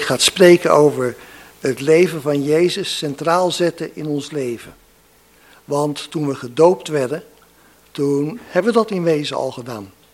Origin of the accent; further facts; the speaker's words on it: Rotterdam, South Holland, Netherlands; ik kom uit Rotterdam-Noord. Ik ben daar ouderling